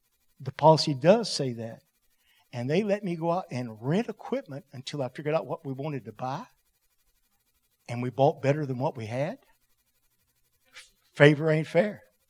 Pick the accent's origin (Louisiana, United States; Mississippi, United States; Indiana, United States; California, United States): Louisiana, United States; Shreveport; I'm a Yankee from Shreveport. Had to leave Shreveport and run hide in Bossier because I was in trouble with the law.